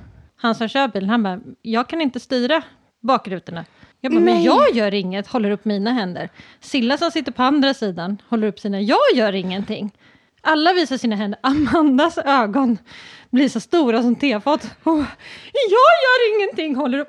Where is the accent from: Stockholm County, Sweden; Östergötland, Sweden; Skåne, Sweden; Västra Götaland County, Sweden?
Östergötland, Sweden; Valdemarsvik; det jag växte upp då i Valdemarsvik, då berättades det om Forsby då